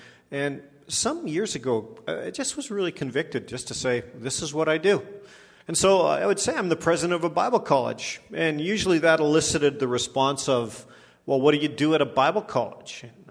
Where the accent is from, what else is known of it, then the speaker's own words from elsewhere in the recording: Powell River, British Columbia, Canada; I hail from the Lower Mainland. I grew up in Powell River, so kind of the Lower Mainland Island is sort of my territory.